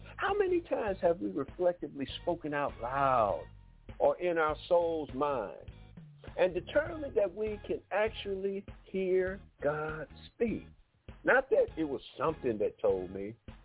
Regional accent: Detroit, Michigan, United States; Anyway, I grew up in Detroit, y'all, so I'm still learning my way around.

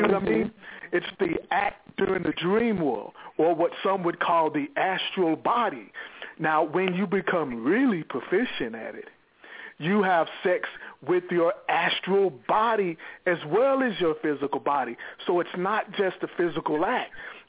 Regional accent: Houston, Texas, United States; I'm from Houston, Texas

